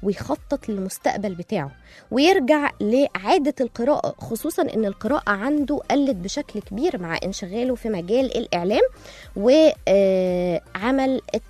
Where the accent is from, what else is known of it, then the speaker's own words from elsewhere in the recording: Egypt; بتطلع في الاماكن الهادية الجميلة اللي عندنا في مصر، زي دهب، نويبع، سيوة، طابة، الفيوم. كل دي حاجات طبيعية عندنا في مصر